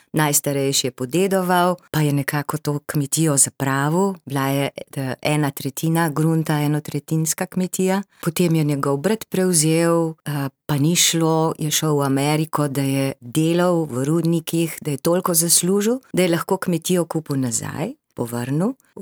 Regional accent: Ljubljana, Central Slovenia, Slovenia; born there; Jaz konkretno pa sem rojena v Ljubljani, moji starši, oba staršta sta na nek način iz Štajerske, mama iz Trbovelj

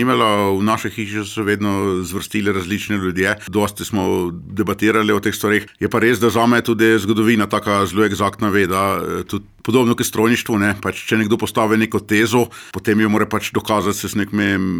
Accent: Nadlesk, Littoral–Inner Carniola, Slovenia; jaz sem doma iz Nadleska, to je ta, rekel, dežela pod Snežnikom.

